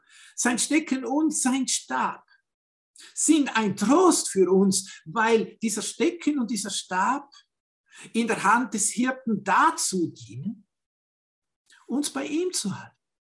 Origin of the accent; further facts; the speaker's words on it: Winterthur, Zurich, Switzerland; now in Italy; Er hat in der Schweiz gelebt, in der Nähe von Winterthur, wo meine Heimatgemeinde ist. Und er selbst war das Werkzeug Gottes, dass wir nach Italien als Missionar übersiedeln durften und auch hier dienen durften.